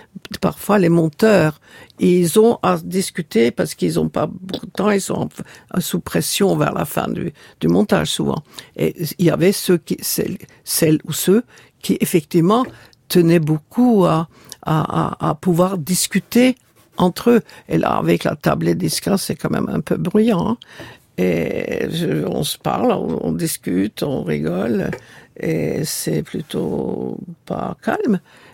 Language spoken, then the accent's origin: French; Oslo, Norway; moved away as an adult; mon enfance et ma jeunesse en Norvège, puisque je suis née en Oslo et j'ai vécu jusqu'à l'âge de 19 ans dans ce pays.